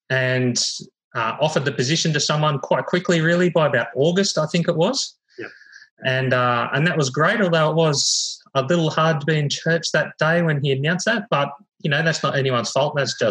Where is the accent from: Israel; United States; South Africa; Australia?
Australia; Wollongong, New South Wales; Sure. I grew up in Wollongong. My dad worked at BHP down there. So I grew up going to school there.